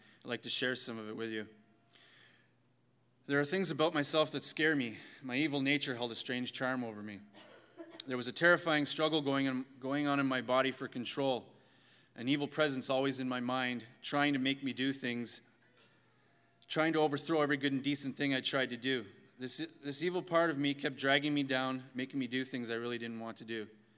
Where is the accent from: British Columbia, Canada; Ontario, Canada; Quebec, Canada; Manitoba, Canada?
Ontario, Canada; Toronto; also born or lived in Barrie; I was born in Toronto to an average family. I lived there for 11 years and then moved to Barrie. My mother is a Christian and my father is not.